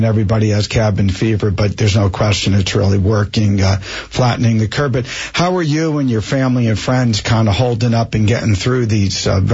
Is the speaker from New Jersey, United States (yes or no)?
yes; Springfield, New Jersey, United States; I was born and raised in Springfield right here in Union County, and over about 25 years ago, we moved into Morris County